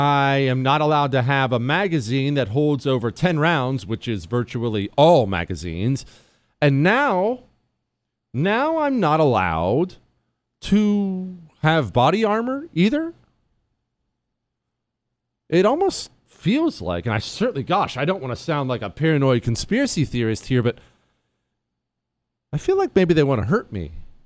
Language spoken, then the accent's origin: English; Ohio, United States; I grew up in Ohio, and I drive through the Rust Belt and I still see plants.